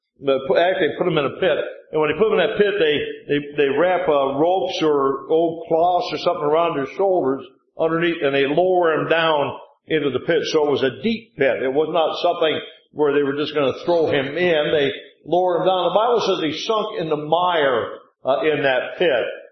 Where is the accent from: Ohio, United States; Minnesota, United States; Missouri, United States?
Ohio, United States; I grew up in Northeast Ohio and boy, I hurt and offended a lot of people before I was saved by the grace of God.